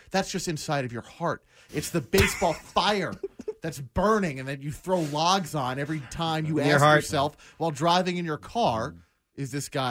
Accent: New York City, New York, United States; also born or lived in Long Island; Well, I used to live in Long Island briefly. I'm from New York City.

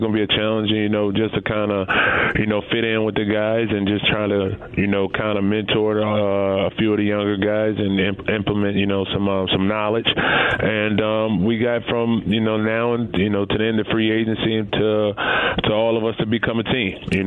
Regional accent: Arizona, United States; and that's the Arizona Cardinals, and that was to come home and play for my hometown team.

